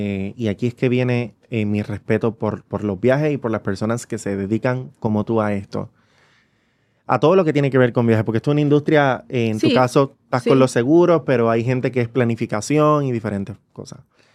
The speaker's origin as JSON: {"language": "Spanish", "country": "Puerto Rico", "said": "Que los puertorriqueños estamos en todos lados."}